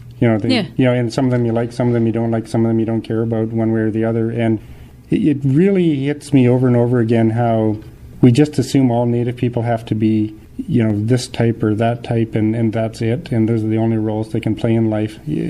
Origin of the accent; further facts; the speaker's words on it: Canada; we're all Canadian